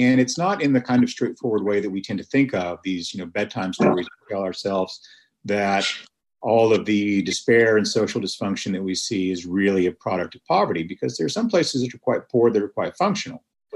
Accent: Lubbock, Texas, United States; You know, I grew up in Lubbock, Texas, which is not too far from there, but it's a very, very different place because it's a college town, not an oil and gas town.

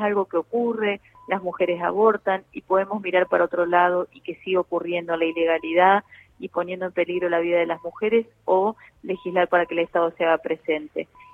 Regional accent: General Campos, Entre Ríos, Argentina; moved away; mis padres tienen una panadería hace 40 años en mi pueblo que se llama General Campos. Bueno, yo no vivo ahí desde que me fui a estudiar

